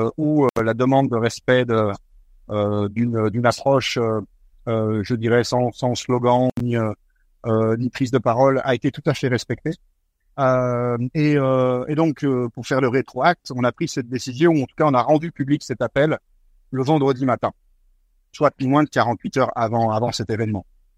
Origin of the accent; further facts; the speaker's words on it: Lyon, Auvergne-Rhône-Alpes, France; Je suis originaire de Lyon et en particulier d'un petit village à côté de Lyon qui s'appelle le village d'Izieux